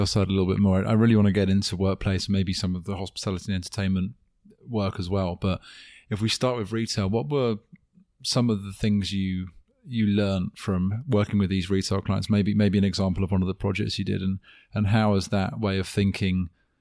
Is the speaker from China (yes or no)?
no; England, United Kingdom; I'm English, so I am.